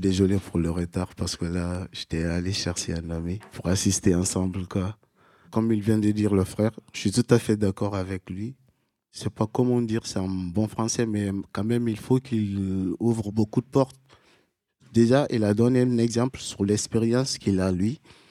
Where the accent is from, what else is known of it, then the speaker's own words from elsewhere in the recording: Guinea; je viens de Guinée-Conakry